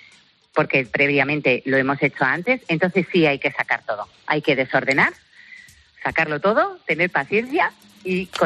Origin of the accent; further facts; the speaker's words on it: Spain; no tiene ni idea de lo que somos los españoles